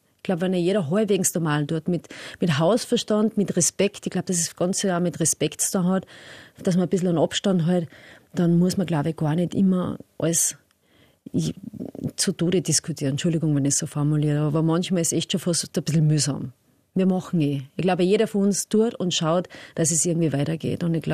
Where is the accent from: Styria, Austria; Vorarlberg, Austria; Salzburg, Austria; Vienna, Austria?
Salzburg, Austria; Abtenau; Also ich habe schon zu dorthin, wo ich aufgewachsen bin.